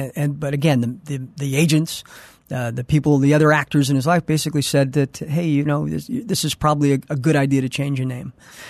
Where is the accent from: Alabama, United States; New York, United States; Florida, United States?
New York, United States; born there; also born or lived in Mexico / West Coast; I was born in New York.